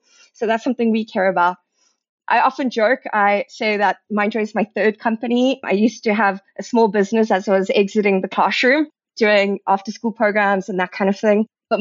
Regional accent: South Africa; I'm a South African, and I've been fortunate enough to also spend time working in Silicon Valley.

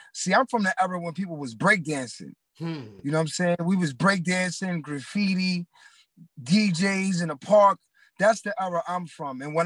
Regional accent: Queens, New York, United States; I'm from Queens, New York, you know what I'm saying? So once I heard … I knew I wanted to be a rapper.

